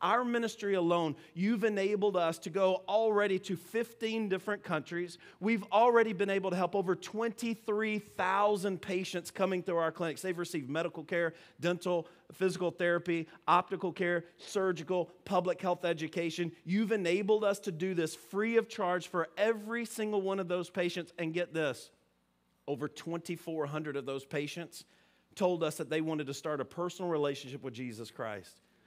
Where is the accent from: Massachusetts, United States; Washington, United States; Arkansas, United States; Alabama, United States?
Alabama, United States; I am from Alabama, but I married a Yankee, and she taught me how to talk fast.